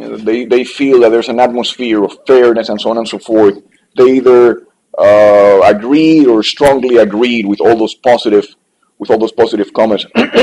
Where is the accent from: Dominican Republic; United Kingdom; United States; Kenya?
Dominican Republic; English is a second language; moved away; I'm from the Dominican Republic.